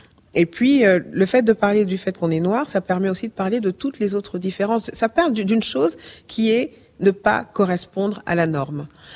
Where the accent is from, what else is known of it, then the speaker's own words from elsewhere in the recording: France; J'ai grandi en France, je suis allée à l'école de la République